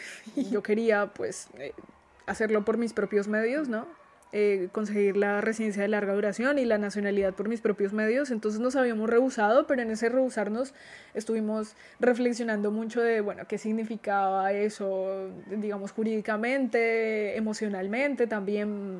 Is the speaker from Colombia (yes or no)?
yes; Colombia; Ya no tengo que andar demostrando que soy la colombiana